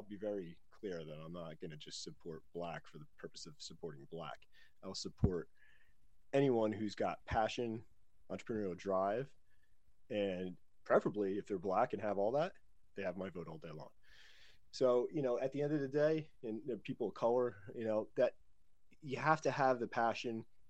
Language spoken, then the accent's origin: English; New Jersey, United States; Jersey born, bred, grew up in Oakland, grew up in Patterson for a little bit, then Hawthorne, then Oakland, Lincoln Park, Midland Park, Lodi, East Rutherford, settled down in Springfield now.